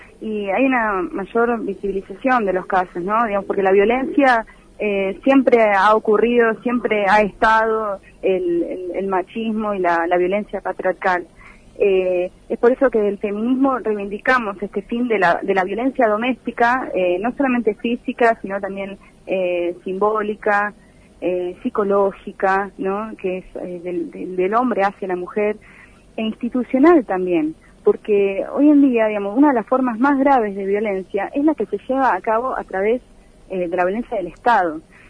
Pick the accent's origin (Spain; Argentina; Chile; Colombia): Argentina; Olavarría, Buenos Aires Province; now in Puerto Iguazú, Argentina; yo hace 2 años que vivo en Puerto Iguazú. Soy de Los Pagos, de Olavarría, ahí en la llanura pampeana. Uh-huh. Me formé en la Universidad Nacional de La Plata como bióloga.